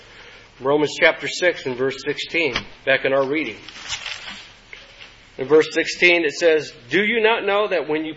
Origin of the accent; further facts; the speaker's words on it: Texas, United States; now in Prescott, United States; Let's say we're planning to go, my wife and I, we came from Texas. Let's say we're planning to go back to Texas